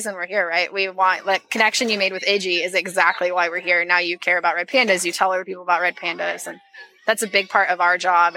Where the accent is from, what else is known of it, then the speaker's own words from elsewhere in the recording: Seattle, Washington, United States; Carson's cute, too. I'm from Seattle, so.